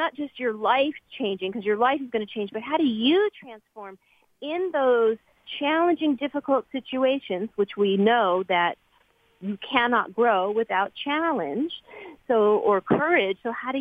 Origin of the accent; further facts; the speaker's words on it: Beverly Hills, California, United States; I was a girl. I grew up in Beverly Hills. I didn't have a lot of money.